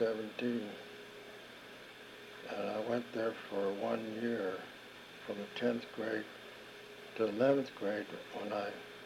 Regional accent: Los Angeles, California, United States; so I was born on East 3rd Street between Los Angeles and Main Street. And the first school that my mother took me to was a Catholic school on the corner of 2nd Street and Los Angeles Street.

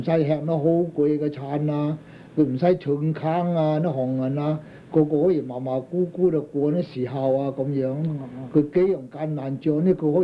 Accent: China; 我哋中國人走呢事嘅而家啦係嘛？

